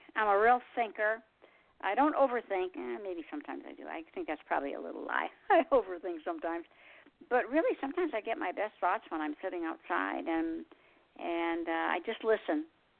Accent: Michigan, United States; I'm from Michigan originally, like I said, and that's the land of ice and snow.

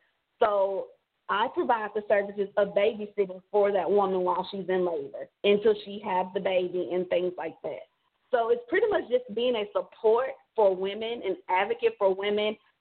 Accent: Nashville, Tennessee, United States; I am from Nashville, Tennessee. I'm 36 years old.

